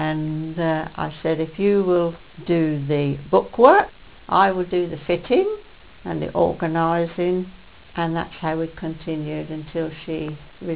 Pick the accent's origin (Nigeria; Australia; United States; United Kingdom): United Kingdom; Deal, South East England; born there; I was born in Deal. I was actually born in the barracks, in the married quarters, my father being a serving marine at the time.